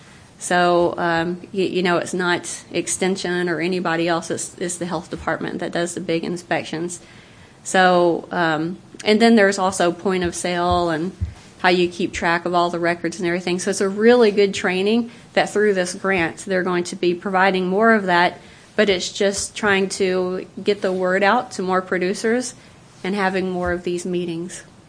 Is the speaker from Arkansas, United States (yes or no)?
yes; Arkansas, United States; Like when I grew up down in South Arkansas, there was a big tomato market in Bradley County, Arkansas.